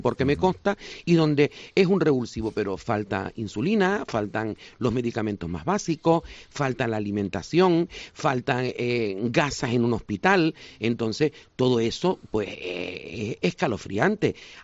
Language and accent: Spanish; La Gomera, Canary Islands, Spain; tuvimos que irnos a emigrar, porque desde luego la situación en nuestra isla, en la isla de La Gomera, que tú conoces, que es una isla tan chiquitita y tan pintoresca, pues teníamos que salir.